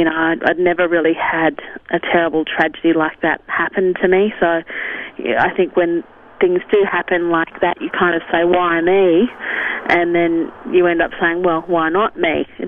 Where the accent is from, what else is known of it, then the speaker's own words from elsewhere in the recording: Sydney, New South Wales, Australia; I grew up in Sydney